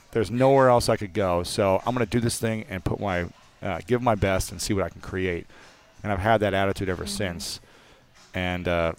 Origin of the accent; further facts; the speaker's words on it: Ohio, United States; hey, guys … I'm from Ohio, and I want to make the USA national team and go to the Olympics.